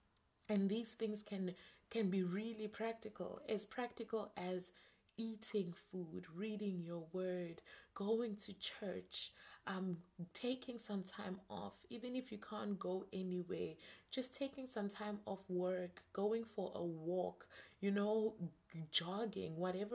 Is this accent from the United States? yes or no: no; South Africa; And I mean, if I'm South African, so over here it's very dangerous to just stop for anybody.